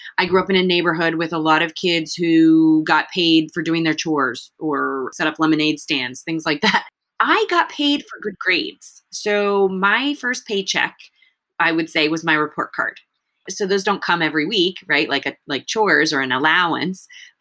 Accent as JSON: {"language": "English", "country": "United States", "tie": "born there", "said": "would always remind me that I had ability and that I could do more because I understood English and I was born in the United States."}